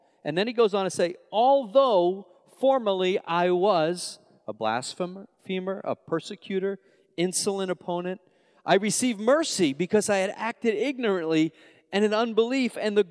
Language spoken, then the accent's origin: English; Long Island, New York, United States; accent: New York; I'm from Long Island. What's wrong with that? From Long Island, New York. So I made a decision that I was going to do everything I can to mellow out that New York accent.